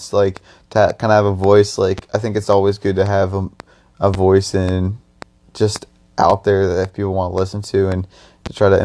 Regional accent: New Jersey, United States; Like, we're both engineers, but, like, Logan's from Tennessee and I'm from Jersey.

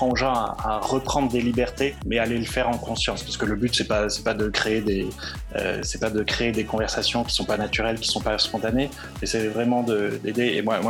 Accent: France; Je suis français.

